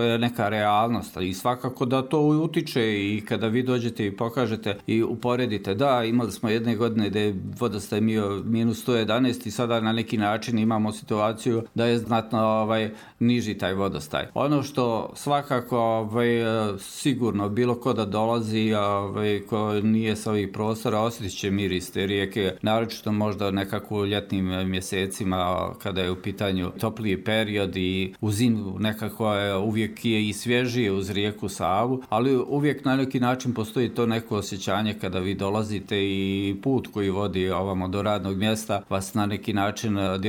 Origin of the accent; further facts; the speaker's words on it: Brčko, Brčko District, Bosnia & Herzegovina; s obzirom da sam rođen u Brčkom, godine sam provodio pored Brčkog